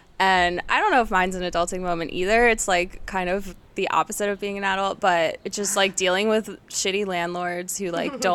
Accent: Pennsylvania, United States; because I grew up like outside of Philly my whole life. So I went to Clemson for my undergrad

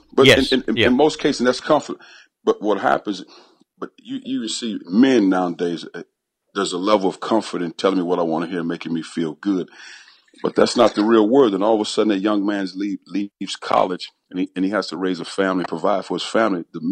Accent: East St. Louis, Illinois, United States; when growing up in East St. Louis, we didn't have a lot of things, Coach.

